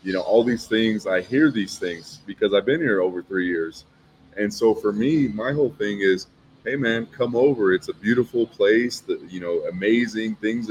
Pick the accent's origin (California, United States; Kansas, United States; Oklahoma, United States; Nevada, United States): Nevada, United States; Las Vegas; Yeah, so I'm born and raised in Vegas.